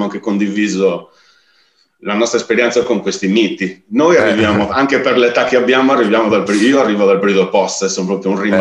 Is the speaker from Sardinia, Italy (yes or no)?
yes; Sardinia, Italy; Avevo anche paura di tornare, anche se mi mancava tantissimo la mia terra, come tutti i sardi.